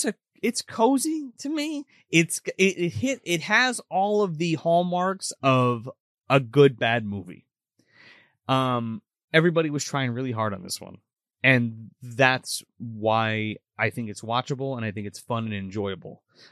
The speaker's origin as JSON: {"language": "English", "region": "New Jersey", "country": "United States", "said": "And I'm very excited because we're from New Jersey."}